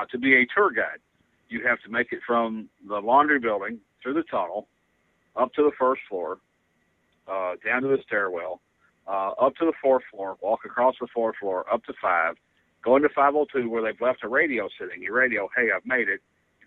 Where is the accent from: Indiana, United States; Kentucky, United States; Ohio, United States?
Kentucky, United States; Valley Station; I probably needed stitches, but, you know, I'm from Valley Station, and I had 300 people outside.